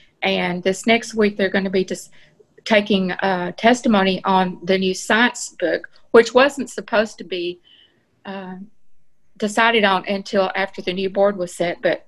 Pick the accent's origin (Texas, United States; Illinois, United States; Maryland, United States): Texas, United States; We moved out to Fannin County 3 years ago from Ellis County, which I was born and raised in Ellis County.